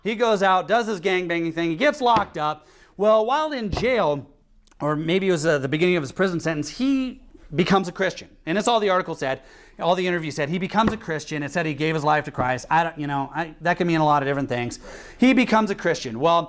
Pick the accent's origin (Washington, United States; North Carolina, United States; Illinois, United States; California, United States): Washington, United States; I'm not from any kind of a hood. Okay. I grew up in Washington State, you know, and in just a normal house, you know, just a white guy.